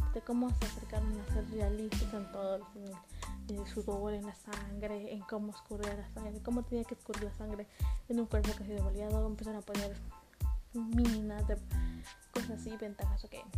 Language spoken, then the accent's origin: Spanish; Yucatán, Mexico; Entonces yo soy yucateca, oficialmente yucateca, me enorgullece.